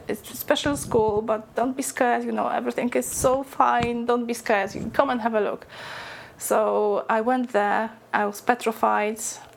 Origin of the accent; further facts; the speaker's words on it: Bydgoszcz, Kuyavian-Pomeranian Voivodeship, Poland; I come from Poland, from Bydgoszcz in Poland.